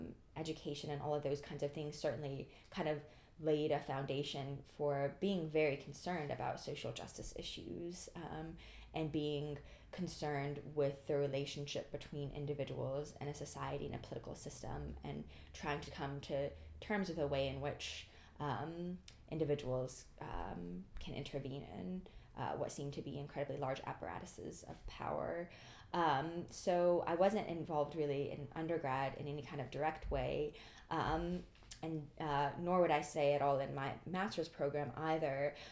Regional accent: Birmingham, Alabama, United States; I come from Birmingham, Alabama. So, I grew up in the South, obviously

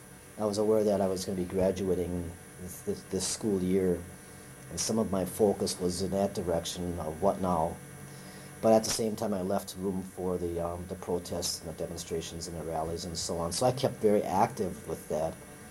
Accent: Wisconsin, United States; the draft board I would have to appear in front of was back in my hometown, that county, Manitowoc County.

